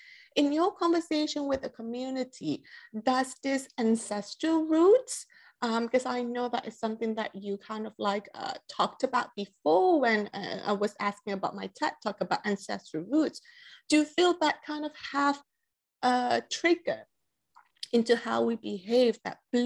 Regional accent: Malaysia; because I'm growing up in Malaysia, part of the British colony.

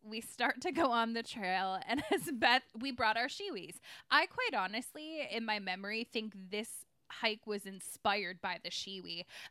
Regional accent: Michigan, United States; we grew up in Michigan, so we don't have grizzlies, we have black bears.

